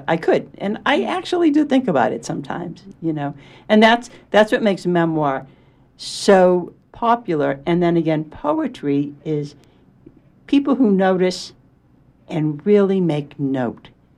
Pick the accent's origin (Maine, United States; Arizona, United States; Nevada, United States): Maine, United States; Freedom; You know, I write stories about growing up in Freedom, Maine.